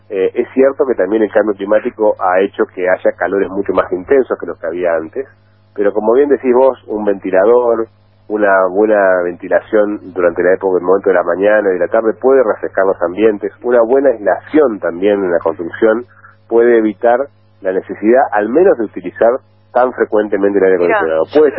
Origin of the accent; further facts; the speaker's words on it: General Madariaga, Buenos Aires Province, Argentina; Mira, yo soy de General Madariaga, ahí cerquita de Pinamar. De hecho, no estoy hoy en Madariaga porque vine a Buenos Aires por un trámite, porque estoy de vacaciones, pero tuve que venir. Me crié en Madariaga